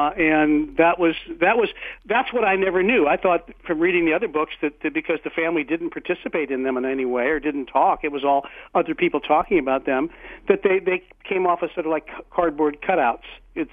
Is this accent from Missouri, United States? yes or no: yes; St. Louis, Missouri, United States; I am, and yes, and it's St. Louis is my hometown. I was born and raised there.